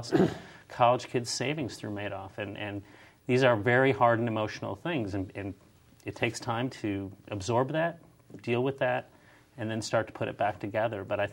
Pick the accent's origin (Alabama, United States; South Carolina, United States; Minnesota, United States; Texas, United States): Minnesota, United States; St. Paul; St. Paul, Minnesota.